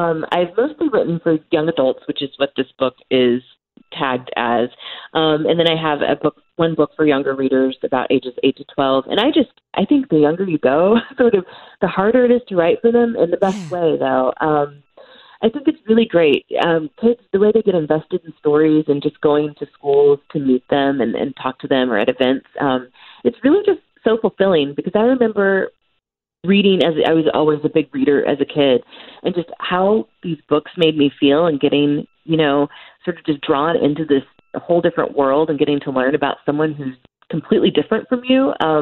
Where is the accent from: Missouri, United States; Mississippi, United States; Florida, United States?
Missouri, United States; now in Los Angeles, United States; And I'm originally from the Midwest, from the Missouri Ozarks, but I have lived in Los Angeles for almost 20 years at this point.